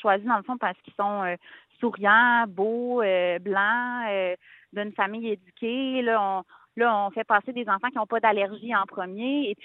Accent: Montreal, Quebec, Canada; now in Bas-Saint-Laurent, Canada; Moi, je suis une Montréalaise nouvellement installée au Bas-Saint-Laurent.

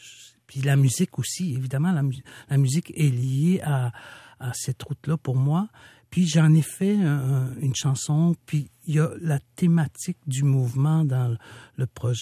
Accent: Newfoundland and Labrador, Canada; born there; also born or lived in Malieutenam, Quebec; Je suis né au Labrador, oui. Ouais. Ma famille a été déplacée dans le sud. Ça nous a amené à Malieutenam.

